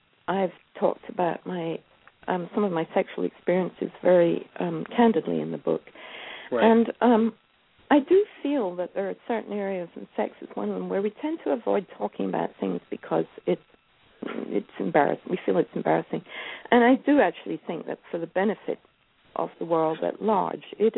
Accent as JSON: {"language": "English", "region": "Scotland", "country": "United Kingdom", "tie": "born or raised there", "moved": "as an adult", "lives_now": "United States", "said": "I grew up in Scotland and I moved to Northern California when I was 30."}